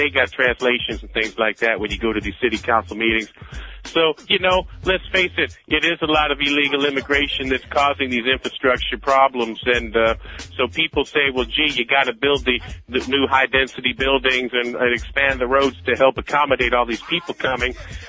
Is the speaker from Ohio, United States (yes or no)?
yes; Cleveland, Ohio, United States; also born or lived in New York City, United States; Well, yeah, I grew up in Cleveland. You know, it's cold as far, you know, it's very cold and very uncultural